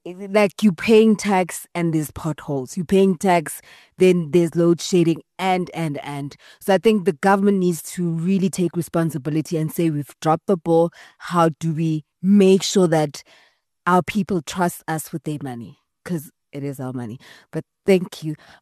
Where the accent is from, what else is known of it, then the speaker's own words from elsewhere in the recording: South Africa; which industries do you think we as South African can really take over and protect?